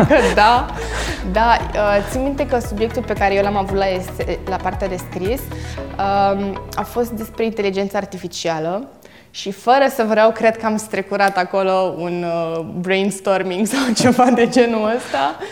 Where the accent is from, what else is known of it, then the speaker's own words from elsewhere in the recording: Romania; m-am simțit foarte mândră și nu doar că sunt româncă